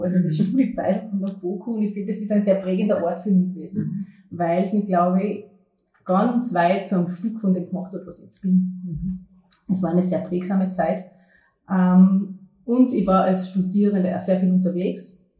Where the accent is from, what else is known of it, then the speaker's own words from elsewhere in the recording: Bad Ischl, Upper Austria, Austria; now in Carinthia, Austria; Also ich komme aus dem Salzkammergut, aus dem oberösterreichischen Teil, aus Bad Ischl. Genau, da verbindet mich auch immer noch sehr viel. Also ich fahre euch immer noch gerne nach Hause, obwohl ich inzwischen seit mehreren Jahren in Kärnten wohne.